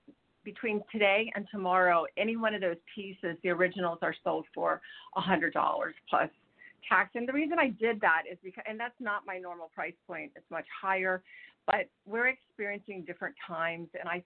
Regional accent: Maryland, United States; I was born in a small town in Maryland, northwest of Washington, D.C. Yes. And I grew up in a beautiful stone home.

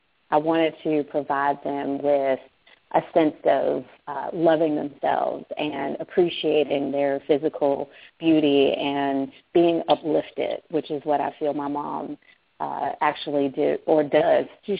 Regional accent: Chicago, Illinois, United States; moved away; I came here from Chicago. I'm originally from Chicago, and moved here, in 2002.

